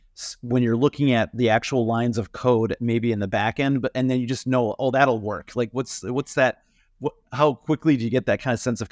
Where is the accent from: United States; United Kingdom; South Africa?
United Kingdom; England; as an English, you know, person